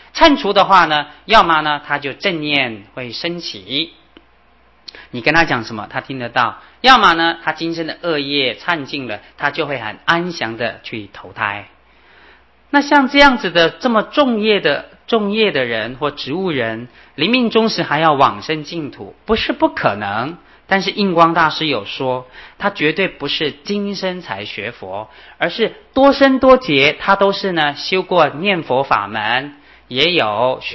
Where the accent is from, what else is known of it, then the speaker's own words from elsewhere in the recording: China; 可是我们中国人，我发觉某一部分的中国人不同